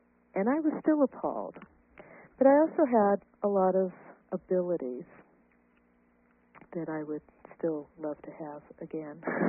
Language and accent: English; Los Angeles, California, United States; born there; I was born in Los Angeles, which I always like referring to as the City of the Angels